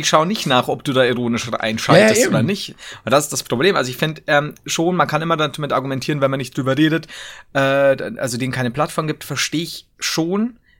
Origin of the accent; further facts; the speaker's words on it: Regensburg, Bavaria, Germany; Das ist tatsächlich bei uns in Regensburg gar nicht so, also ich merke, du bist eher so ein mit Automaten groß gewordener junger Mann.